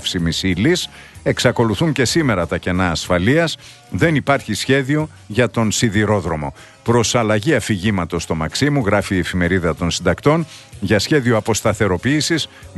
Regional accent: Orestiada, Eastern Macedonia and Thrace, Greece; Να μεταφέρετε την καλημέρα μου στην πατρίδα μου. Γιατί βρίσκεστε στην πατρίδα μου σήμερα.

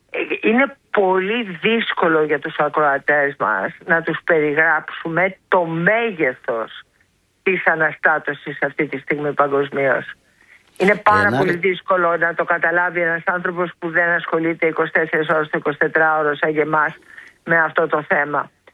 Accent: Greece; είμαι περήφανη σαν Ελληνίδα αυτή τη στιγμή

